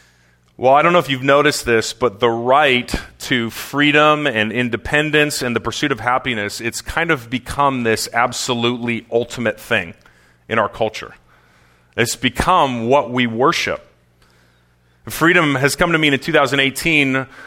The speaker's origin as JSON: {"language": "English", "country": "Canada", "lives_now": "United States", "said": "Even being Canadian, I know this fairly well. I'm going to have to study for my citizenship exam at some point coming up."}